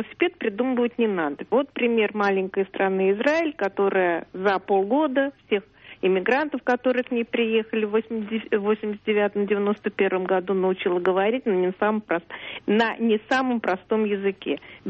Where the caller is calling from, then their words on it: Saint Petersburg, Russia; Я звоню из Санкт-Петербурга.